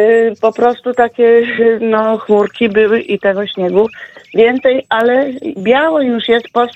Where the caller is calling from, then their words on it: Michów, Lublin Voivodeship, Poland; Ja śmiem donieść, że u nas w Michowie też jest biało, ale białe są ulice.